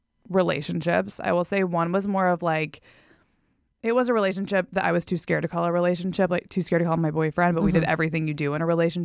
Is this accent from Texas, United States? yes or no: yes; Texas, United States; So I grew up in Texas. I went to Texas A&M University. I was a different person back then. Mm-hmm. But yeah, I'm from Texas. That's where I say I'm from, at least.